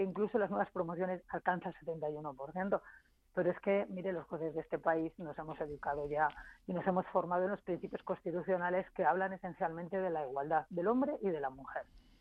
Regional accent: Palencia, Castile and León, Spain; Mire, yo soy de Palencia, estoy convencida de que en Palencia

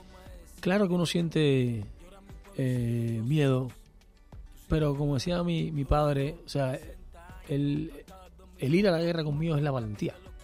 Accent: Cuba; moved away as an adult; now in Spain; Porque cuando yo salí de Cuba, que me dijeron, ten cuidado que el mundo es hostil.

